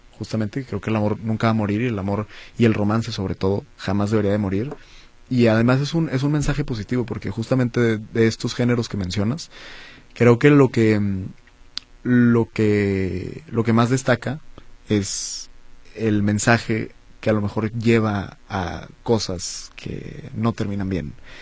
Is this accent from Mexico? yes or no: yes; Monterrey, Nuevo León, Mexico; Ya lo presentamos en la ciudad de Monterrey, que es de donde vengo.